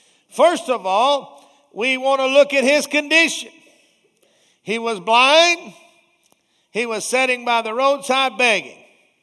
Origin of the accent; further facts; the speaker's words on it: Garland, Texas, United States; Well, just like my next door neighbor, he and I grew up together there in Garland.